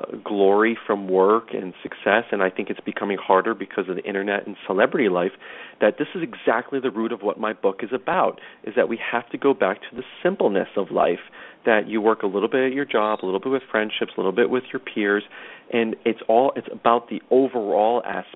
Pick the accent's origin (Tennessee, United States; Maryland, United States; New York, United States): New York, United States; Brooklyn; I grew up in a very blue-collar neighborhood of Brooklyn where it was pretty much we spent our time playing sports